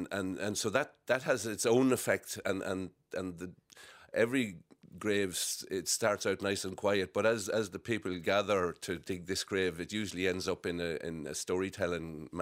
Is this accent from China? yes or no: no; Connacht, Ireland; Well, I'm from Leitrim, as you said, a very rural part of the country